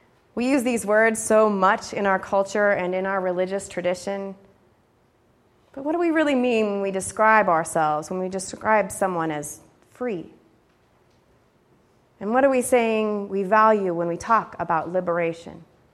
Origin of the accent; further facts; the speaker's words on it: Washington, United States; I had set foot in precisely four other states outside of my home state of Washington